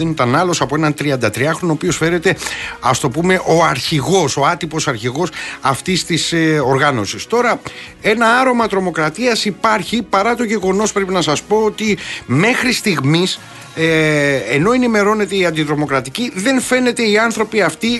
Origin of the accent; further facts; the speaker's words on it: Patras, Western Greece, Greece; εκεί στην πατρίδα μου, στην Πάτρα